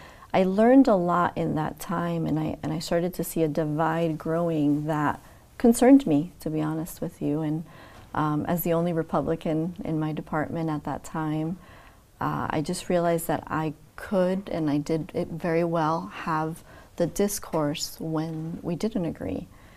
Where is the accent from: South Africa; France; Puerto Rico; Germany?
Puerto Rico; born there; also born or lived in New York / Connecticut; I was born in Puerto Rico. My parents are from the island. My dad was actually born in the U.S. in Jersey and grew up in New York.